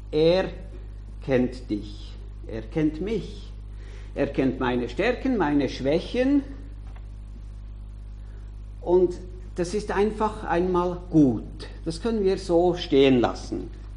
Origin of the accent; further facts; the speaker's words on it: Switzerland; Bei uns in der Schweiz, da läuft so wahnsinnig viel.